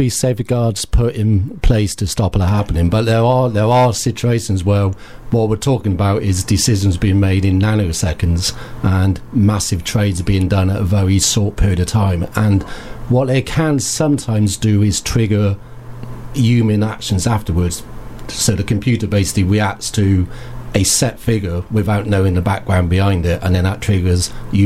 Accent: Bristol, South West England, United Kingdom; I was born and bred in Bristol. I was brought up on the Arcliffe Estate in the south of the city. Lived here for most of my life, or through, like many South Bristolians, I left the city to pursue my career elsewhere

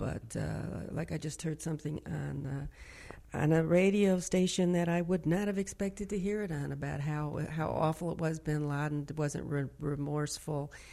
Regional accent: Midwest, United States; I grew up in the Midwest in a very kind of right-wing white community. I say the heartland of right-wing America.

